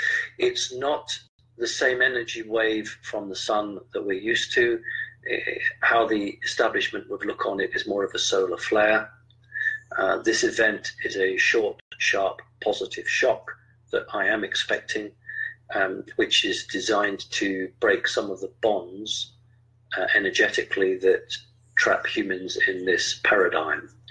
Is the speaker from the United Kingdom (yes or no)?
yes; United Kingdom; but that's because I'm a Brit